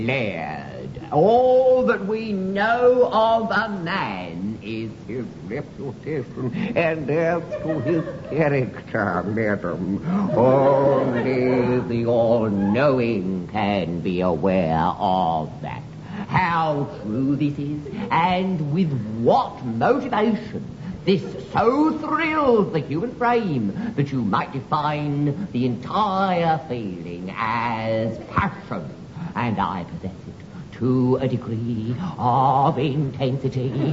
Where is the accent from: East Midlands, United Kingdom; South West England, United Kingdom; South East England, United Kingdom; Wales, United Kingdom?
Wales, United Kingdom; But I am not English, my darling. I am Welsh, you see.